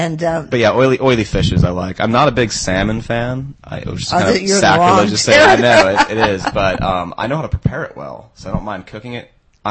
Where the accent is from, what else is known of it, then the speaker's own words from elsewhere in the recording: South Dakota, United States; I'm from South Dakota.